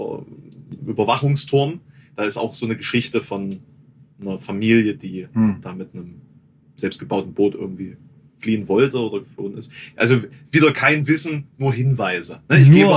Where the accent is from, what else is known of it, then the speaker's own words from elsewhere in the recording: Thuringia, Germany; als Thüringer dann außerhalb Thürings